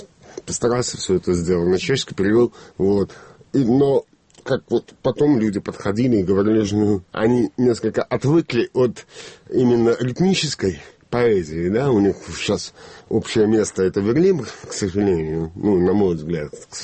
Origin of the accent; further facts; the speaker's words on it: Brest, Brest Region, Belarus; я сам из Бреста, и, в общем, там всю жизнь как бы и прожил по большей части.